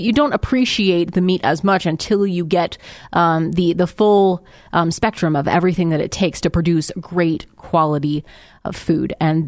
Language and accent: English; United States; And that is concerning to me as an American, as a lover of liberty, as a Christian.